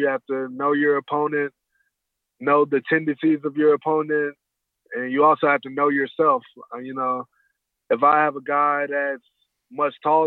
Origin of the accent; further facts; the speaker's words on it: Tulsa, Oklahoma, United States; Just because I come from Tulsa doesn't mean that I can't play with you all or I can't compete.